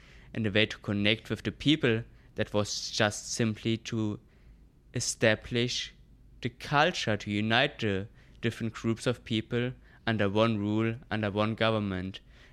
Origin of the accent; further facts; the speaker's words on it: Germany; Yes, just growing up in Germany, you do have cultural events quite routinely.